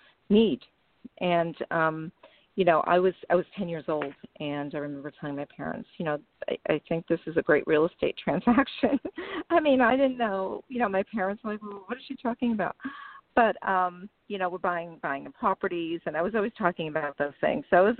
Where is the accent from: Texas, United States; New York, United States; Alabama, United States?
New York, United States; Brooklyn; moved away as an adult; I grew up in Brooklyn, so it's I mean, being out here 19 years, I've learned how to tone it down a little bit. But certainly, you can take me out of New York, but you can't take New York out of me.